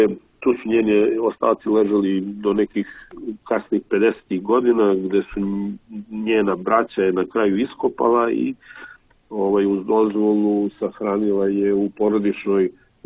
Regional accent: Kragujevac, Šumadija, Serbia; ja sam čovek iz Kragujevca

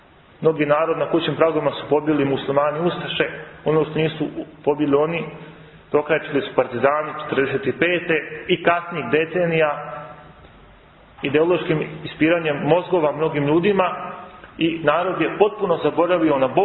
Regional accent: Republika Srpska, Bosnia & Herzegovina; born there; Evo na primjer, ja sam rođen u Bosanskoj Krajini pod Kozarom.

